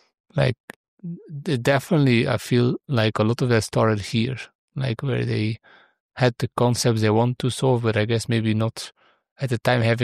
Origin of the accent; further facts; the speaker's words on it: Belgium; I'm from Belgium, so we speak like 3 languages here, at least the official one